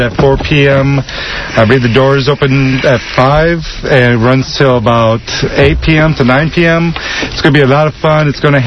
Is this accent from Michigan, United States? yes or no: yes; Michigan, United States; Yeah, I got to be honest. I'm from Michigan. That's a tradition I've never even knew about.